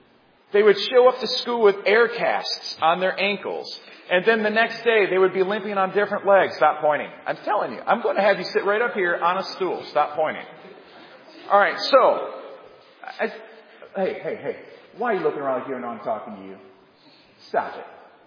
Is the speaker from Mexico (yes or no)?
no; Puerto Rico; Well, I'm from Puerto Rico.